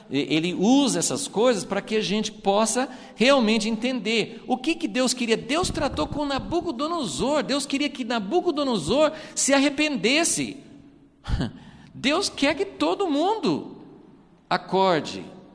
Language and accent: Portuguese; United States; now in Brazil; Guerra Fria, nos Estados Unidos, né, onde eu nasci, onde eu ficava ouvindo essas coisas da Guerra Fria